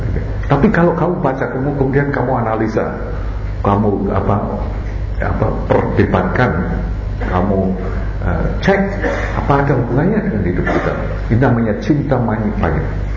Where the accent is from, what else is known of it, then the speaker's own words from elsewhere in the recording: Semarang, Central Java, Indonesia; di dekat kota saya di Semarang ini juga ada upacara